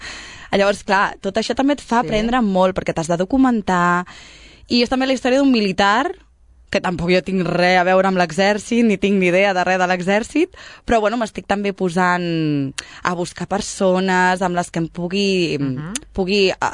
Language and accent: Catalan; Sabadell, Catalonia, Spain; jo soc sabadellenca, vaig néixer aquí...